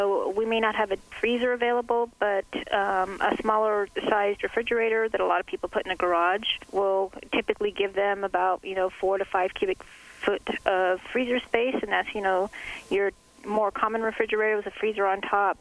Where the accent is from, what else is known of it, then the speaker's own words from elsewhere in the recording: Colorado, United States; I'm actually from Colorado, and we would get this kind of situation during hunting season